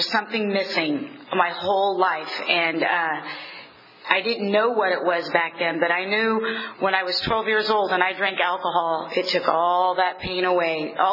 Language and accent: English; Fresno, California, United States; I was born and raised in Fresno, and I'm the youngest of three and the only girl.